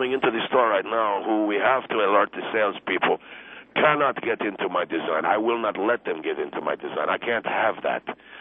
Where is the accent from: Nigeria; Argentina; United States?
Argentina; I am from Argentina, that's my nationality